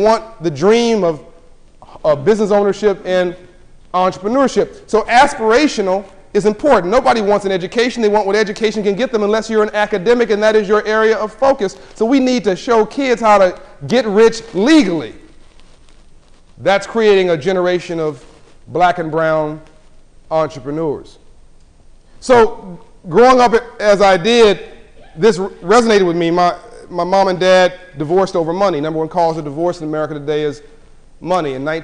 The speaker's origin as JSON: {"language": "English", "town": "Compton", "region": "California", "country": "United States", "said": "I'm from South Central LA. I'm from Compton, California."}